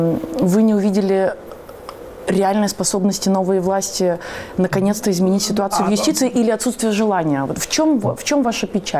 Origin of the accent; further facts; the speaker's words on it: Moldova; я как молдаванка говорю